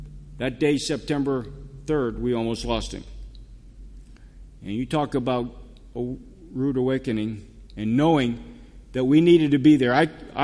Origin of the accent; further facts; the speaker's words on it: Maryland, United States; born there; But because I was born in Maryland, so I can go along with that, right?